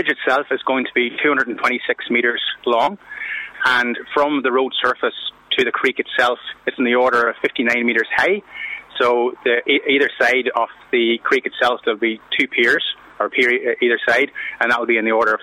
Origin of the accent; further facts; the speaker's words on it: Ulster, Ireland; I'm from County Monaghan in the Republic of Ireland.